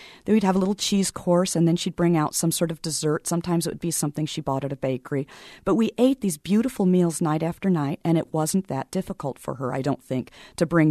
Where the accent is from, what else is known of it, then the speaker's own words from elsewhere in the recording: Iowa, United States; I think growing up in Iowa with, my grandparents lived on a farm